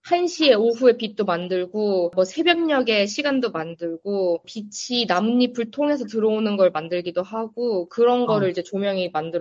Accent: Seoul, South Korea; now in United States; 저 서울에서 나고 자라서 차를 안 타면 아무것도 갈수 없는 그 환경이 너무 힘든 거예요.

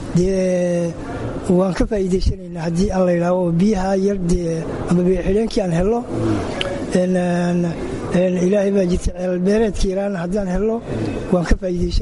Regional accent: Bondhere, Banaadir, Somalia; waxaan ka imid degmada boondaran ka imid

